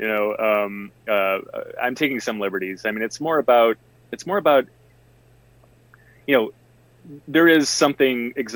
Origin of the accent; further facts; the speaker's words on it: Detroit, Michigan, United States; I grew up in Detroit proper. So my experience growing up was very different.